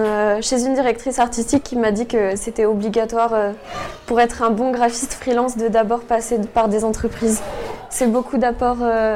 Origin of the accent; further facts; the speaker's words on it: Clermont-Ferrand, Auvergne-Rhône-Alpes, France; Alors moi, je viens de Clermont-Ferrand.